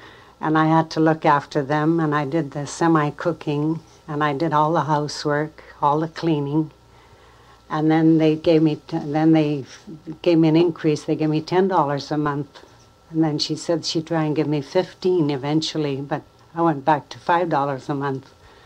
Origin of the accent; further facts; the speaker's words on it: Princeton, British Columbia, Canada; Well, I was born in British Columbia in around Princeton … I've lived here all my life.